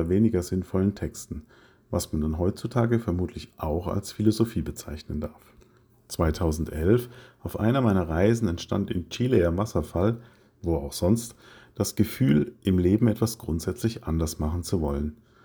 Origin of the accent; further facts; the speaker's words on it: Wiesloch, Baden-Württemberg, Germany; also born or lived in Mannheim; In Monnem gebohrt. Für Nicht-Mannheimer, ich wurde in Mannheim geboren. Und dann in Wiesloch, der schon von … besungenen Weltstadt mit Herz aufgewachsen